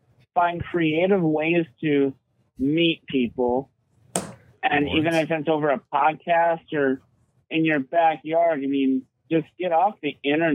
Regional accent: Wisconsin, United States; I'm not sure if I'm liking the winters, even though I'm from Wisconsin, but you know, a couple of years without snow and I'm kind of used to it

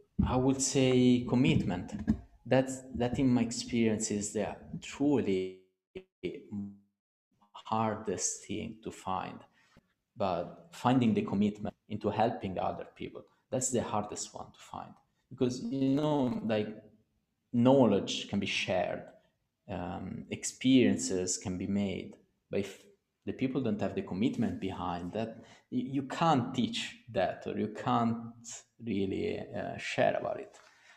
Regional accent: Italy; born there; English is a second language; also born or lived in Singapore; Yeah, I mean, I was born in Italy, but do I feel Italian? No, not really.

